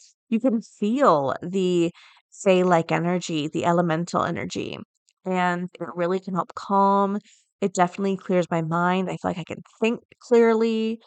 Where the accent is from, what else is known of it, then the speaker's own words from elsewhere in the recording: Florida, United States; Like growing up in Florida, we have a healthy, healthy fear of gators.